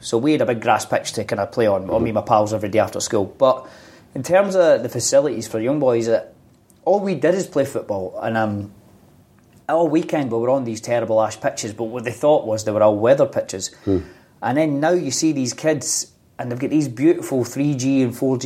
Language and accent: English; Scotland, United Kingdom; I suppose being a young boy growing up in Scotland